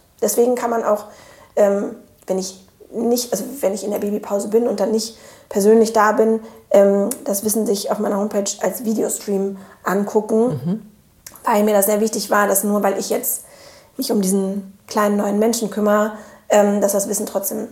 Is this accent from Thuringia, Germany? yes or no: no; Cologne, North Rhine-Westphalia, Germany